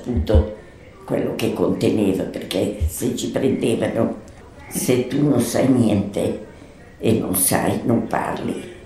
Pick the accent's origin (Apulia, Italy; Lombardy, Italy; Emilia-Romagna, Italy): Lombardy, Italy; Santa Giulietta; Io sono di Santa Giulietta, in provincia di Pavia.